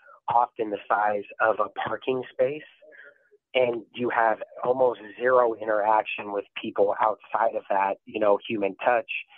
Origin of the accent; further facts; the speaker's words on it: Tacoma, Washington, United States; I grew up in the Hilltop area, Tacoma, in the early 90s, you know, which was a very rough neighborhood.